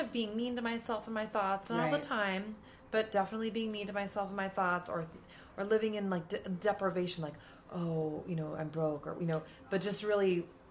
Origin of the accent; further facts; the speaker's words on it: Minnesota, United States; and I'm from Minnesota.